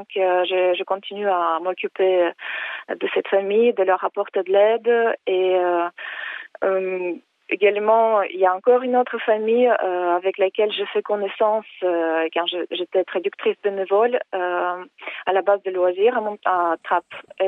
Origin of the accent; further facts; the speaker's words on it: Ukraine; Mais parce que moi, je suis ukrainienne